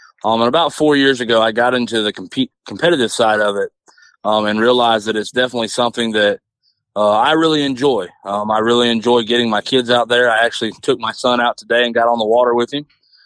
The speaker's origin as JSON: {"language": "English", "town": "Indianola", "region": "Oklahoma", "country": "United States", "tie": "born or raised there", "said": "I grew up in a small town near McAlester, Oklahoma. Basically, I grew up in Indianola, graduated high school from Canadian, Oklahoma, and I have literally been living on Eufaula Lake here in Oklahoma my entire life."}